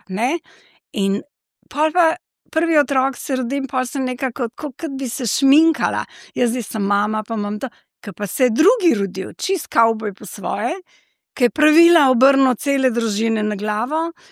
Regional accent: Banja Luka, Republika Srpska, Bosnia & Herzegovina; pač sem iz Banja Luke in pri nas so moški temno lasi.

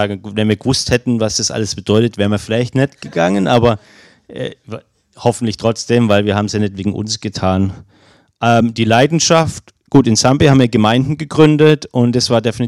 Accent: Germany; da haben wir als Deutsche echt eine große Last auf uns

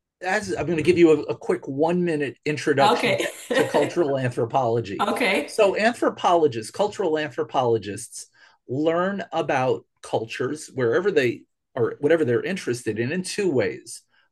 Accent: New York, United States; also born or lived in Oklahoma; I grew up here in New York, but I moved to Oklahoma, where I went to graduate school in 1980.

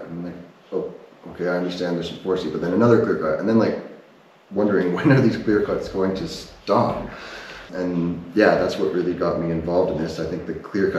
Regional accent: Lethbridge, Alberta, Canada; born there; I was born in Lethbridge. My father's family has been here for a few generations, and my mom was a new immigrant from North Yorkshire, England. But farming and land connected roots, and I've being born in the heart of Blackfoot Territory

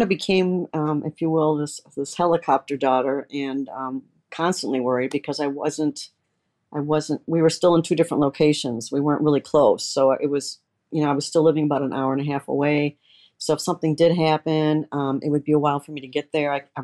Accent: Detroit, Michigan, United States; I'm from the Detroit area originally and went to school in the suburb of Detroit. Decided I want a life change, so I left the state and lived out of state for 10 years. And then parents started getting older, so decided to come back to Michigan.

